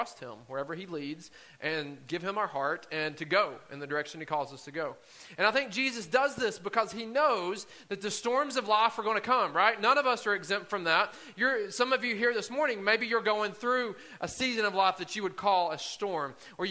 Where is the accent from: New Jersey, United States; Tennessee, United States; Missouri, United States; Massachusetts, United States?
Tennessee, United States; Morgan County; I grew up in Morgan County, so about an hour from here, on the other side of Oak Ridge, where there's not much of anything except land and some homes.